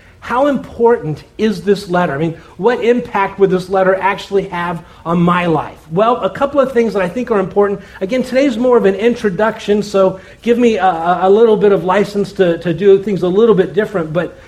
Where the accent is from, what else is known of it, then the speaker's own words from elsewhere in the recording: Miami, Florida, United States; And I remember we grew up in Miami, Florida, and I remember it was so exciting because we were one of the last people on our block to actually get air conditioning put into our house.